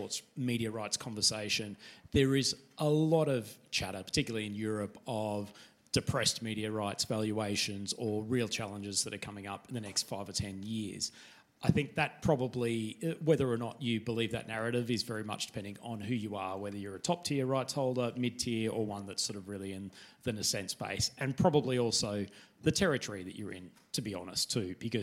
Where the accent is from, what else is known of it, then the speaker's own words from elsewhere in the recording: Australia; my home country, Australia